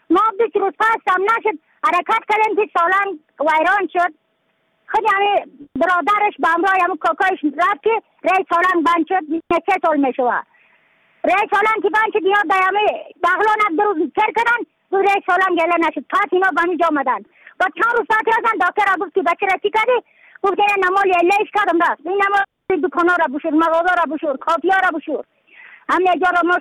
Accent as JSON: {"language": "Persian", "region": "Badakhshan", "country": "Afghanistan", "said": "از بدخشان هستم، مرکز بدخشان، ولسوالی اتل پایان، قیره وینگ"}